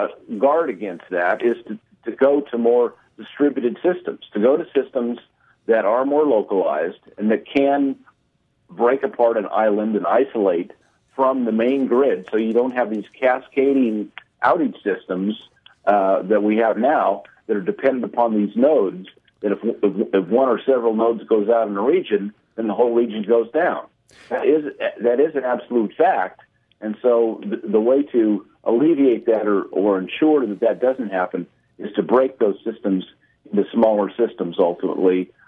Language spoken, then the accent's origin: English; New Mexico, United States; That is in Nevada, by the way, not New Mexico, my home state.